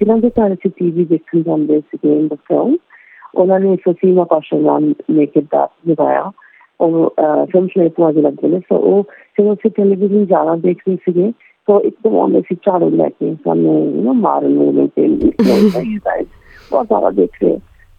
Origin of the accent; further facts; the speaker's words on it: United Kingdom; ਮੈਂ ਹਮੇਸ਼ਾ ਪੰਜਾਬ ਨੂੰ ਆਪਣਾ ਮੰਨਿਆ ਕਿ ਮੇਰੇ ਰੂਟ ਤਾਂ ਚਲੋ ਮੈਂ ਹੈਗੀ ਬ੍ਰਿਟਿਸ਼ ਇੰਡੀਅਨ ਆ, ਪਰ ਮੇਰੇ ਰੂਟ ਤਾਂ ਪੰਜਾਬ ਦੇ ਨੇ